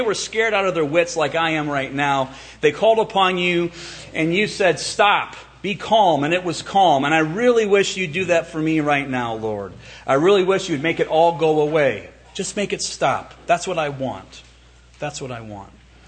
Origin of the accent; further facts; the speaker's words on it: Midwest, United States; I grew up near Lake Michigan.